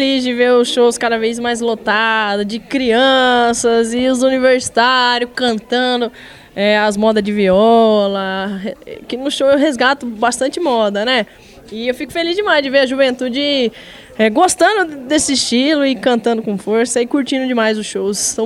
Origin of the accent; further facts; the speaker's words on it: Cuiabá, Mato Grosso, Brazil; eu sou do Mato Grosso, sou cuiabana, rapaz. Mas tem um sanguinho do Rio Grande do Sul que meu pai é gaúcho. Ah, mas eu sou cuiabana mesmo, nasci lá no Mato Grossão, velho, quente.